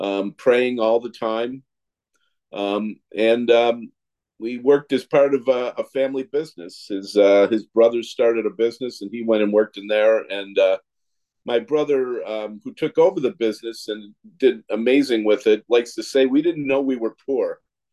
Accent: Kenmore, United States; I grew up in Kenmore. I'm back living in Kenmore.

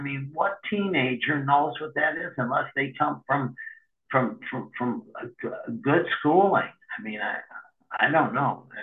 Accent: Youngstown, Ohio, United States; there was a meeting right in my hometown in Youngstown at 10 a.m.

